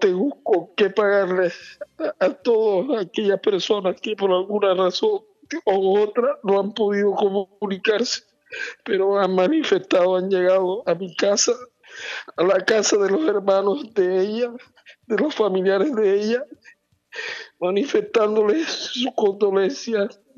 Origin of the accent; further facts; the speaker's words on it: Riohacha, La Guajira, Colombia; a mi tierra, a mi departamento, a mi Riohacha